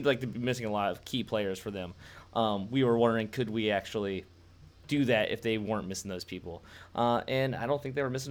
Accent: Ohio, United States; I come from Ohio, you know, the Browns, Baltimore.

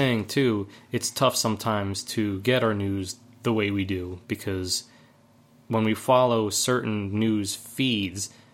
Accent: United States; I mean, obviously, being an American and, like, listening to the American media

